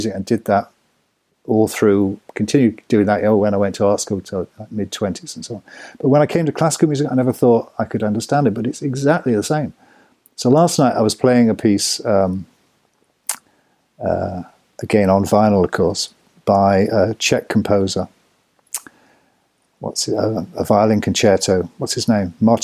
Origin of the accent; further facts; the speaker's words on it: Oxford, South East England, United Kingdom; also born or lived in Cowley; our culture when we were growing up in Oxford and Cowley was to see music